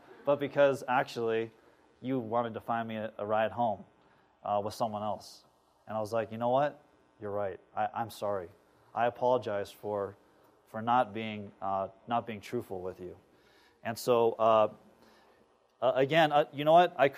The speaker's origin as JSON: {"language": "English", "town": "Los Angeles", "region": "California", "country": "United States", "said": "I'm from Los Angeles"}